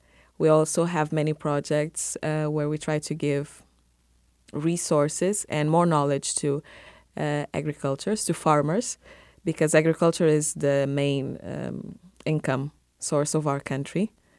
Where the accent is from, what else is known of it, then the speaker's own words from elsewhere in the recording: Guinea-Bissau; I'm from Guinea-Bissau. It's a small country in the western side of Africa.